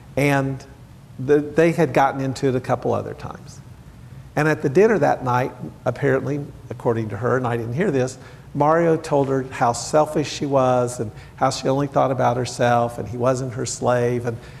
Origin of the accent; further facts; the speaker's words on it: United States; Maybe that's an Italian thing, and it just, you know, rubbed off on me as American, a little different.